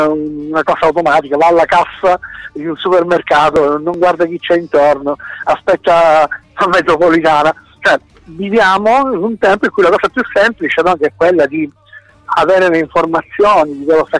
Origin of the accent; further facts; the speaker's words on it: Catania, Sicily, Italy; Intanto siamo di Catania